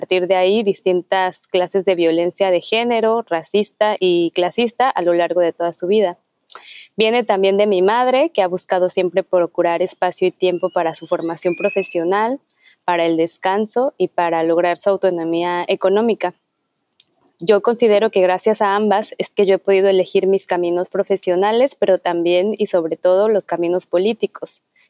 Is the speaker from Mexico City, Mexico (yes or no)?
yes; Mexico City, Mexico; Mis abuelos son de Oaxaca y de Toluca. Mis padres nacieron en la Ciudad de México y yo crecí ahí. Actualmente vivo en el sureste del país, específicamente en San Cristóbal de las Casas, en Chiapas.